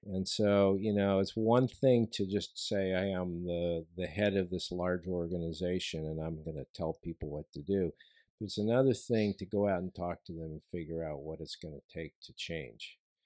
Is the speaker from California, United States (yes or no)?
yes; California, United States; I'm a Californian. I didn't get it. There was a snowstorm coming.